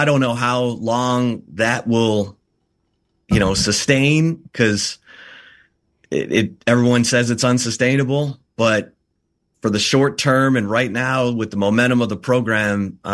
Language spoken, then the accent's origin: English; Kalamazoo, Michigan, United States; also born or lived in Detroit; So I was born in Henry Ford Hospital in downtown Detroit. We lived in a suburb of Detroit till I was 5, and then we moved to Kalamazoo, Michigan.